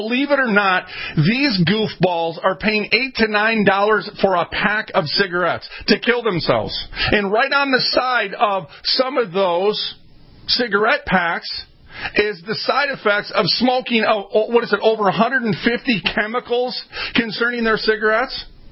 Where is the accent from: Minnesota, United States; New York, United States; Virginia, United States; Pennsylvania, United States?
Minnesota, United States; Minneapolis; I'm from North Minneapolis.